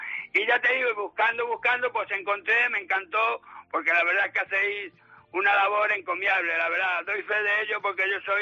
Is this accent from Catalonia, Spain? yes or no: no; Madrid, Community of Madrid, Spain; Nací y me crié en Madrid